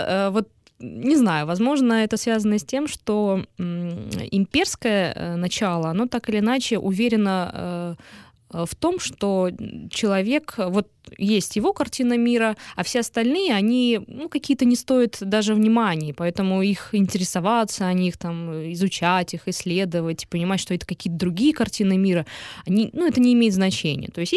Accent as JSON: {"language": "Russian", "country": "Russia", "moved": "yes", "lives_now": "Ukraine", "said": "я там переехала из России 1,5 года назад."}